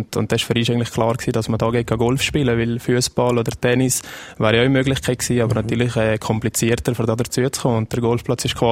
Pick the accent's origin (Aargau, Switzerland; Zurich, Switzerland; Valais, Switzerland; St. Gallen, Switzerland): Valais, Switzerland; Riederalp; Also ich bin aufgewachsen auf der Riederalpa.